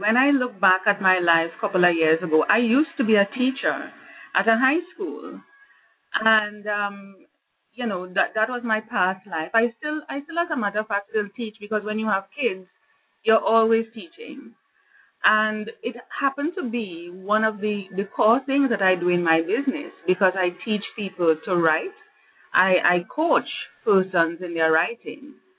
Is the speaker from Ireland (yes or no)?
no; Trinidad & Tobago; moved away as an adult; now in Jamaica; I'm actually born and bred in Trinidad and Tobago, which is another island in the Caribbean, close to Venezuela. And I moved to Jamaica